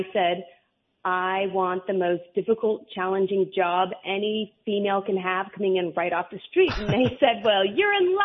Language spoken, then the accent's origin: English; Seattle, Washington, United States; I came from Seattle. I moved to Minnesota.